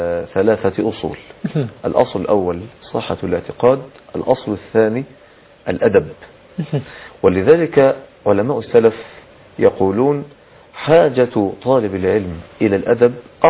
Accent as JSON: {"language": "Arabic", "country": "Egypt", "said": "الأخرق بالمعنى البلدي عندنا في مصر اللي هو العويل،"}